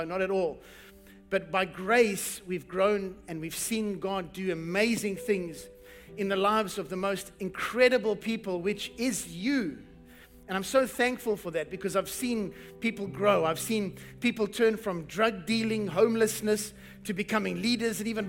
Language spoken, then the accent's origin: English; South Africa; accent: South African; I am originally from South Africa. That's why I speak funny. So I have this accent